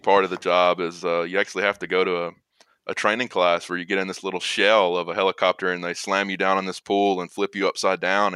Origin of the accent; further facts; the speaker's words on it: Mississippi, United States; But kind of where I'm from South Mississippi, so there's not a whole lot of industry